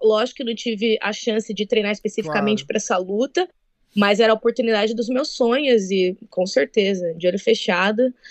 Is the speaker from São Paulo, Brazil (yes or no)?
yes; Birigui, São Paulo, Brazil; Eu sou de Birigui, a cidade do calçado infantil.